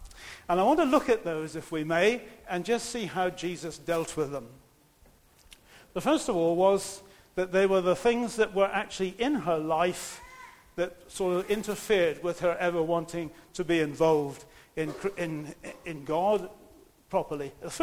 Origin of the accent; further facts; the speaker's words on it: South West England, United Kingdom; I come from Dorset and it's Sychar down there